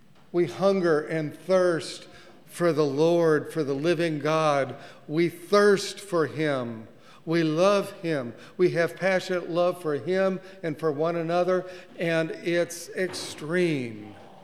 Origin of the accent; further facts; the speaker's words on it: Michigan, United States; And we're from Michigan, and he went to University of Michigan, so it was go blue, go blue, go blue.